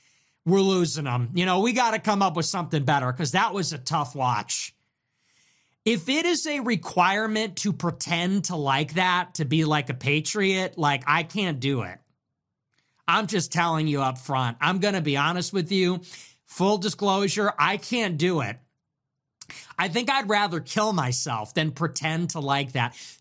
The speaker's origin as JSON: {"language": "English", "region": "Mexico City", "country": "Mexico", "tie": "born or raised there", "said": "That was kind of the rhythm of where I grew up in Mexico City."}